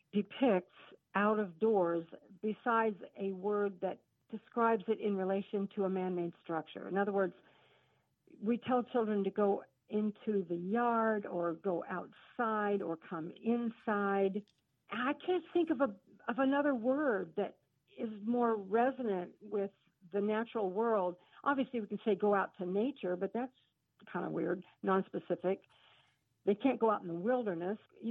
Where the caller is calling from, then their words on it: Jacksonville, North Carolina, United States; I'm calling from Jacksonville, North Carolina.